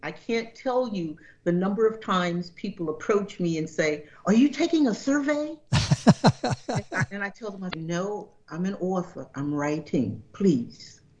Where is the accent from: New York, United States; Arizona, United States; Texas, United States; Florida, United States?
New York, United States; Jamestown; For example, I grew up in Jamestown, New York, as you mentioned earlier, in the Snow Belt.